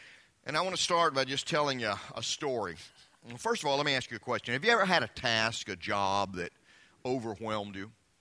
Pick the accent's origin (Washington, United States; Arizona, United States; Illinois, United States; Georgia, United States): Georgia, United States; Atlanta; now in Seoul, South Korea; Now, I'm a city boy. I know sometimes I complain about Seoul because it's so big. But I grew up just outside of Atlanta, Georgia.